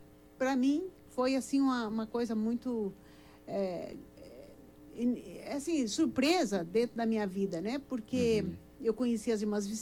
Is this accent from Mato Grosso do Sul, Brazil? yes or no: yes; Nova Andradina, Mato Grosso do Sul, Brazil; also born or lived in Guaraçaí, Brazil; Eu nasci em Guaraçaí, São Paulo. Só que, bem criança, meus pais já mudaram para Nova Andradina.